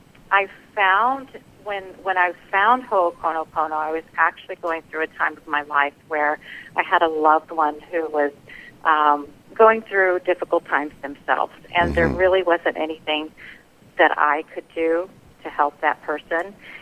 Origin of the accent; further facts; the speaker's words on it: Florida, United States; moved away as an adult; also born or lived in Rochester, New York; now in Arizona, United States; I'm born and raised in Florida.